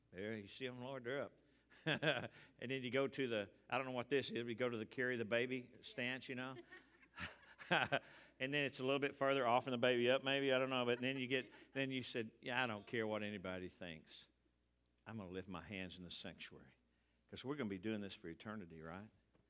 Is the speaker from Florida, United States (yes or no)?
no; Texas, United States; I'm a Texan. She's an Okie.